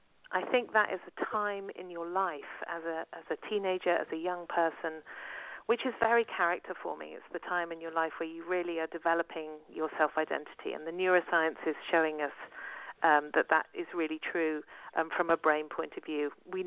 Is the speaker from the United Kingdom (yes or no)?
yes; London, United Kingdom; I'm from London. You can probably hear from my accent.